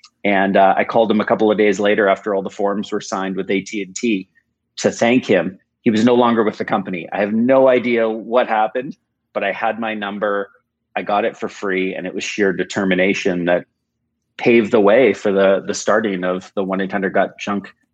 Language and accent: English; United States; born there; I want to expand out of Vancouver where I started the business. I was born in the United States. I wanted to expand into the United States.